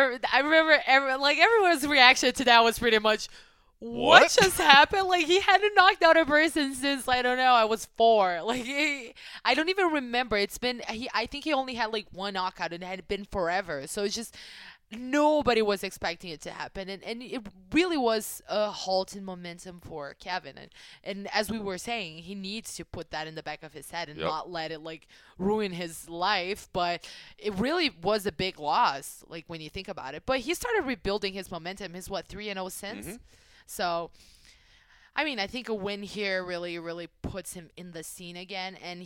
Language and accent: English; Brasilia, Federal District, Brazil; Like, we're from Brasilia, both of us.